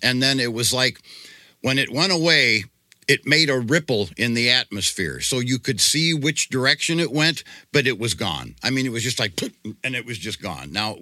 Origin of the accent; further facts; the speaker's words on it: Missouri, United States; I was raised a Christian. We Bible school every Sunday, all this. But I was always the type, I was from Missouri.